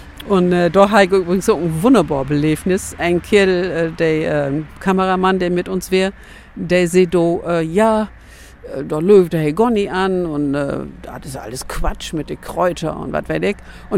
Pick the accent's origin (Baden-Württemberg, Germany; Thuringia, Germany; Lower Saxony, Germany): Lower Saxony, Germany; In Göttingen, da wird ja ganz anders Brot als bei uns in Ostfriesland